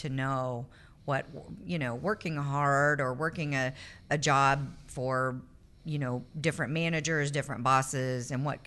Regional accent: Kansas City, Missouri, United States; I grew up in Kansas City North, graduated from Winnetonka High School and Maple Woods Community College.

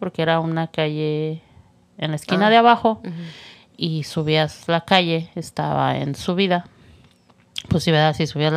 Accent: Tultitlán, State of Mexico, Mexico; born there; A Tultitlán, Estado de México, mi tierra que me vio nacer.

